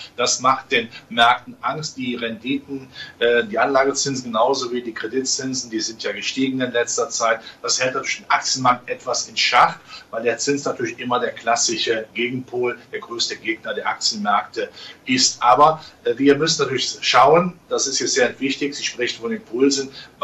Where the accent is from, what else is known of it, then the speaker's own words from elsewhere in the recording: Rhineland, Germany; ich als Rheinländer in der Karnevalssprache